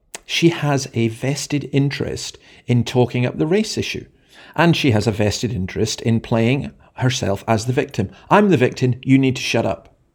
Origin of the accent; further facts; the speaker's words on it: Scotland, United Kingdom; I wonder if that includes me as a Scot.